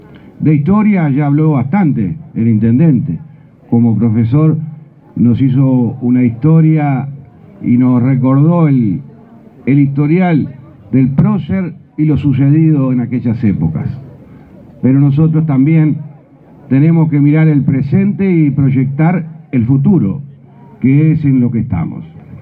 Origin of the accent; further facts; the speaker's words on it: Uruguay; Cosas que nos tienen que sentir de orgullo como uruguayos